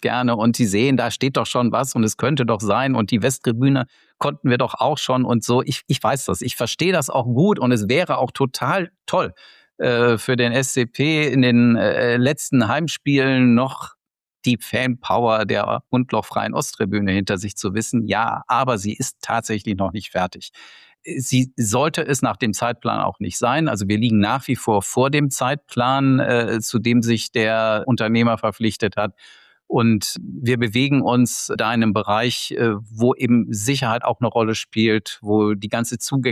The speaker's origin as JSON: {"language": "German", "region": "North Rhine-Westphalia", "country": "Germany", "tie": "born or raised there", "said": "Ah, also ich bin am Niederrhein groß geworden, Jahrgang 64."}